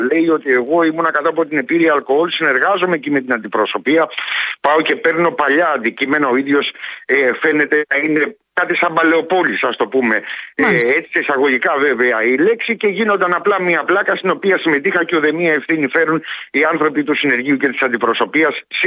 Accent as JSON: {"language": "Greek", "town": "Patras", "region": "Western Greece", "country": "Greece", "said": "εκεί στην πατρίδα μου, στην Πάτρα"}